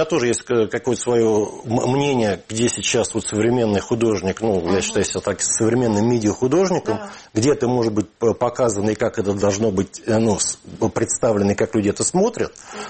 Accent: Moscow, Russia; я родился в Москве, ходил в детский садик в Москве, ходил в школу в Москве, ходил в институт и закончил в Москве

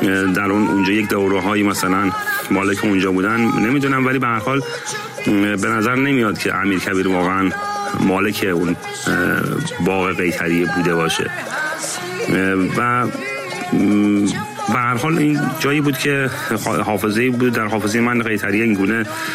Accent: Iran; moved away; شاید 20 چند سال پیش که من از ایران بیرون اومدم،

